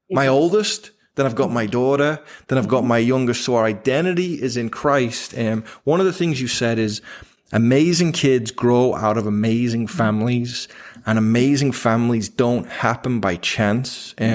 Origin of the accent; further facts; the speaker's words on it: England, United Kingdom; now in United States; So I'm English.